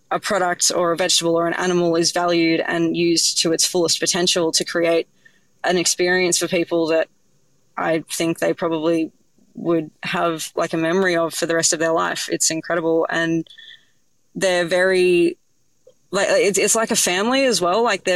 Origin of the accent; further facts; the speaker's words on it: Sydney, New South Wales, Australia; I grew up in Sydney